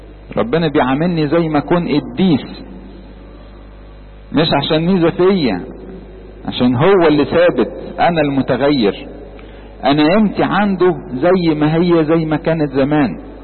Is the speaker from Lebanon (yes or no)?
no; Egypt; احنا اصلا الاقباط مش اصلنا مش يهود، اصلنا امم، لان احنا مصريين من الفراعنة.